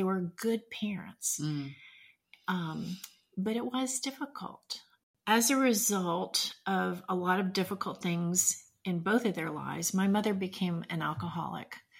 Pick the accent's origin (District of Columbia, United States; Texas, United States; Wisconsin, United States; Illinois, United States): District of Columbia, United States; Washington; we grew up in the Washington, D.C. area.